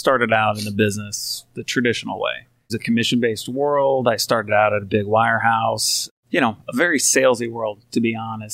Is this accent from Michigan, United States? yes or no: no; Kansas, United States; I grew up in Kansas, but I started my practice in Phoenix, Arizona, with the bright idea of starting a relationship-based business in a city where you don't know anybody.